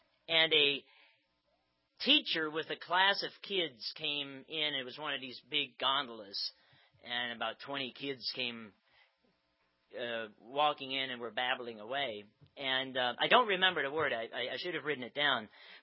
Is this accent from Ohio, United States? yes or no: yes; New Bedford, Ohio, United States; I grew up in New Bedford, Ohio, and we had quite a number of descendants from German-speaking immigrants from Austria, from Germany, and various parts of Germany.